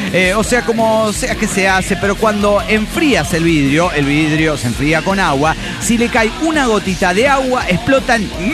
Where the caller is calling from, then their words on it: Morelia, Michoacán, Mexico; de Morelia, Michoacán